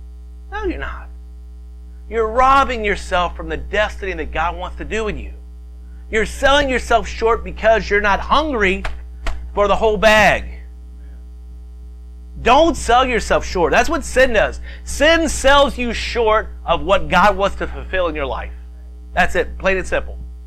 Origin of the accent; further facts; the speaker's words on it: the South, United States; I'm from the South. We love to shout.